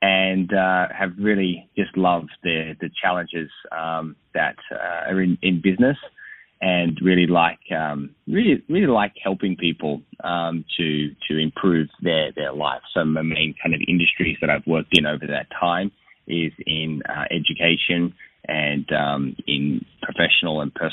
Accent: Sydney, New South Wales, Australia; So, I grew up in Sydney, Australia, and I started working from the age of 15

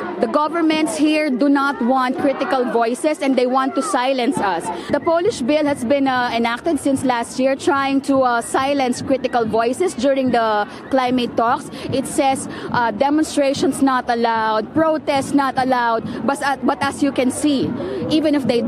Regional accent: Philippines; English is a second language; I come from the Philippines.

